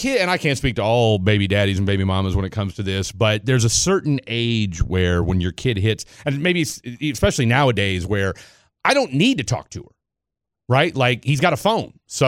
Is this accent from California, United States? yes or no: no; Topeka, Kansas, United States; I am going to be catching a flight to my hometown, Topeka, Kansas.